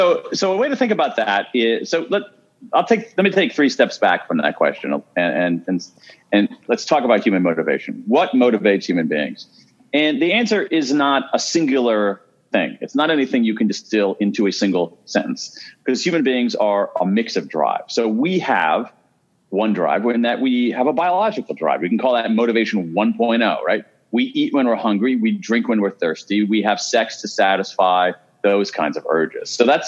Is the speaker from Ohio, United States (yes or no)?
yes; Columbus, Ohio, United States; I grew up in Columbus, Ohio. I am a Midwesterner, and my Midwesternness comes out a lot more than I would have ever expected.